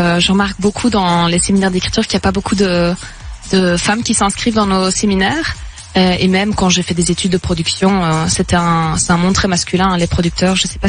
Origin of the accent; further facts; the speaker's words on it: Flanders, Belgium; accent: Flemish; J'ai un accent très... Flams.